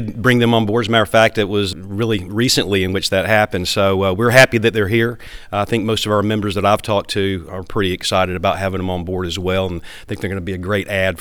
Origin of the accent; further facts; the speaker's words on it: Naples, Florida, United States; I guess we're kind of used to it since we're from Naples